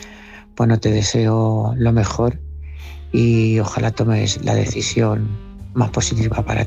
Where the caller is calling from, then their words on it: Madrid, Community of Madrid, Spain; de Madrid.